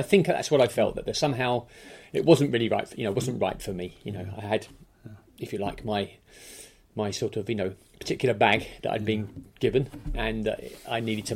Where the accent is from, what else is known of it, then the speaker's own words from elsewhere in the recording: London, United Kingdom; also born or lived in Hayling Island; I was actually born in a place called Hayling Island, which is just off Portsmouth. But my family moved to London, to the Shepherd's Bush area, when I was very small